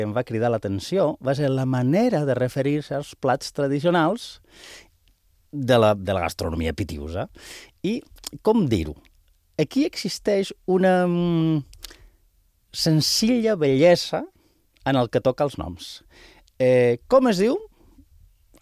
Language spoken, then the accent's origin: Catalan; Bilbao, Basque Country, Spain; aprofitant que jo sóc de Bilbao, del País Basc, parlaré, diguem, de manera comparada, de l'apassionant món dels noms dels plats d'allà i d'aquí